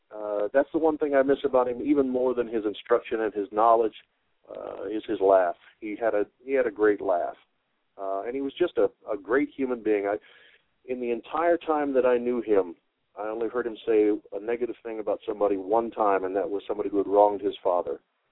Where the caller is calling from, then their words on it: Illinois, United States; I'm calling from Illinois.